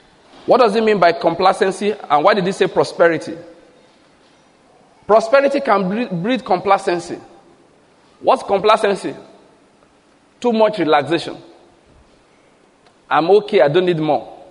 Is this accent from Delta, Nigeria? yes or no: no; Ondo, Nigeria; because I grew up in Ondo State, and most of these businesses there, all this trading, is done by people from the East.